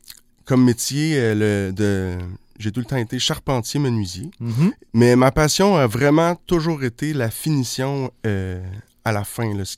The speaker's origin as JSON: {"language": "French", "town": "Montreal", "region": "Quebec", "country": "Canada", "tie": "born or raised there", "said": "j'ai grandi à Montréal et j'ai tout le temps rêvé de rester en région."}